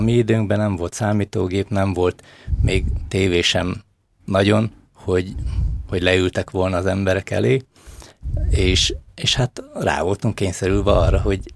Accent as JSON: {"language": "Hungarian", "town": "Nagykálló", "region": "Szabolcs-Szatmár-Bereg", "country": "Hungary", "tie": "born or raised there", "said": "Ugye én Nagykállóban nevelkedtem, és az az utca, ahol mi laktunk, az most tulajdonképpen főutca."}